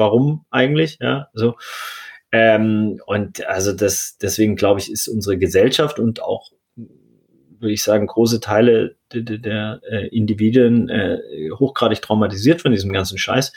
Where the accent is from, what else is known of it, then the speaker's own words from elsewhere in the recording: Baden-Württemberg, Germany; Also ich bin ja in Baden-Württemberg im wohlbehüteten Schwabentum aufgewachsen und dann mein Vater war Arzt